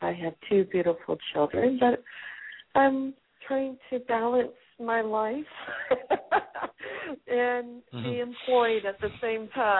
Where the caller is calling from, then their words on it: California, United States; I'm calling from California.